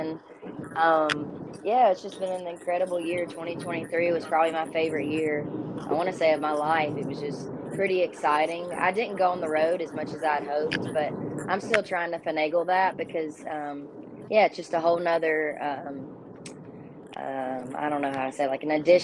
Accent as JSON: {"language": "English", "town": "Phenix City", "region": "Alabama", "country": "United States", "said": "I'm from Phoenix City, Alabama, so I played in coffee shops around Phoenix City, Columbus, Georgia, and eventually when I turned 21, I started playing in bars around that area as well"}